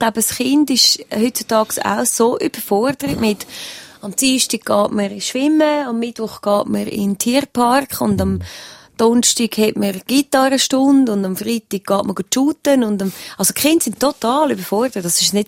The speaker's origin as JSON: {"language": "German", "town": "Weggis", "region": "Lucerne", "country": "Switzerland", "tie": "born or raised there", "said": "ich bin zurückgezogen auf Weggis, wo ich aufgewachsen bin, ein kleines Dorf bei Luzern. Und da kennt man einfach alle"}